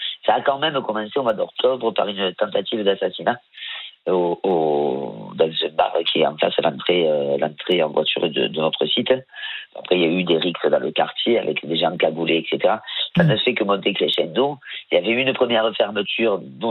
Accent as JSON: {"language": "French", "town": "Marseille", "region": "Provence-Alpes-Côte d'Azur", "country": "France", "said": "Donc, je suis marseillaise"}